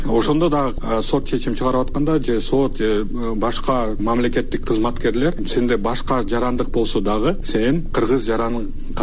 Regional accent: Osh, Osh Region, Kyrgyzstan; born there; Мен болсо төрөлгөндө Кыргызстанда Ош шаарында төрөлгөм. 91-ci жылы Кыргызстан эгемендүүлүк алганда мен Кыргызстандын жараны болчумун.

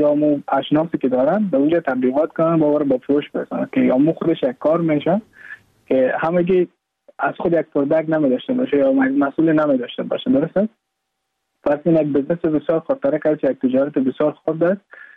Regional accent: Mazar-i-Sharif, Balkh, Afghanistan; moved away as an adult; now in Goa, India; از مزار شریف هستم، از قریه شیرآباد که از قریه دورافتاده مزار شریف بلخ میباشم که ما در سال 2019 ماه جون به هندوستان آمدم

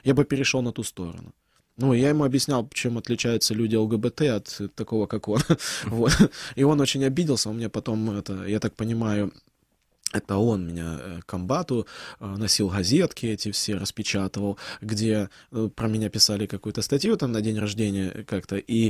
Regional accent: Yevpatoria, Crimea, Ukraine; Я говорю, ну, из Евпатории. Он говорит, Евпатория, ну, Одесса. Я кажу, ну, Крым.

